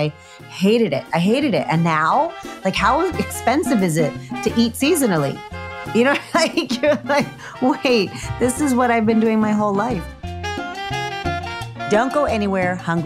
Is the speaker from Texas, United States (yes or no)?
yes; Texas, United States; And we're from the ranch. I'm also from South Texas, and we would grow the food.